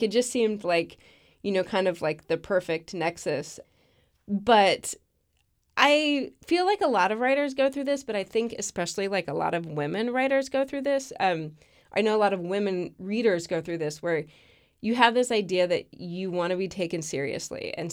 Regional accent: Wichita, Kansas, United States; Yes, I am from Wichita.

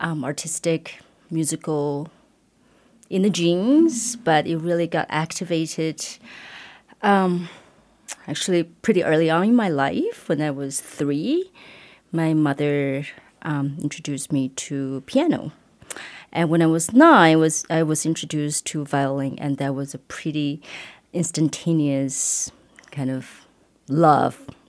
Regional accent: Taiwan; now in United States; I'm originally from Taiwan, and I moved to the Valley with my family about a year and a half ago.

